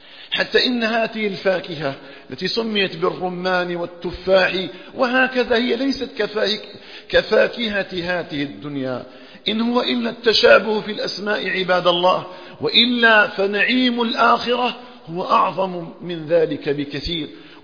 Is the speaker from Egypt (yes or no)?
no; Algeria; اللهم اجعل بلدنا الجزائر آمنا مطمئنا